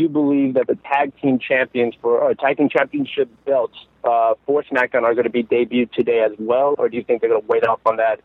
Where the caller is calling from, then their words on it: Los Angeles, California, United States; I'm from Los Angeles, California.